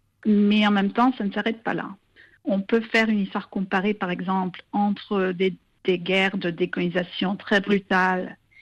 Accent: Yaoundé, Centre, Cameroon; malgré mon enfance passée à Yaoundé

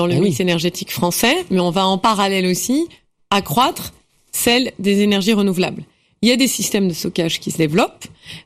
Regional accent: France; Mais souvent, ça m'est arrivé de dire, je suis française, bon, c'était bien.

